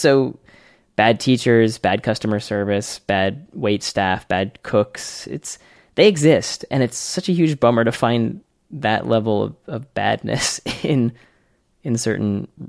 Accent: Malden, Massachusetts, United States; I grew up in the North Shore of Boston. I guess Malden.

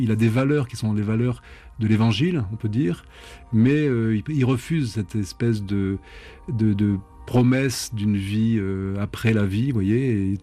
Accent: France; vous savez, une très grande chance quand on est français, c'est qu'on peut voyager partout dans le monde.

